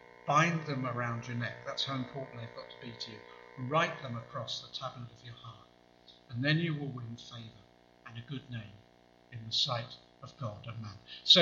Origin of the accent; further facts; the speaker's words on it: England, United Kingdom; born there; now in Wales; I've lived in Wales for 17 or 18 years, but I'm afraid I'm English by birth.